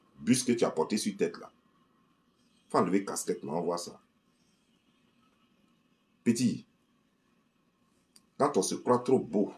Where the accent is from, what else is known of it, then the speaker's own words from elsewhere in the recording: Côte d’Ivoire; Je te parle de la Côte d'Ivoire. Je te parle de mon pays, mon beau pays. La Côte d'Ivoire, mon beau pays.